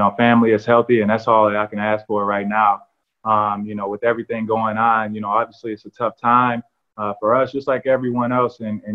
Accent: Gary, Indiana, United States; I'm from Gary, Indiana, where we have a struggling community already.

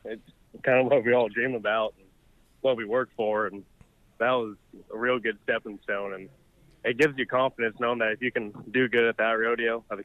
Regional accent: California, United States; Yeah, no, I'm from California.

